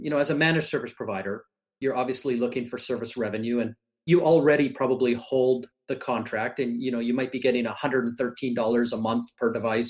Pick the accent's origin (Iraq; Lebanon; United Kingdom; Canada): Canada; now in United States; I moved to southern Florida, so it's like I'm a Canadian living on vacation.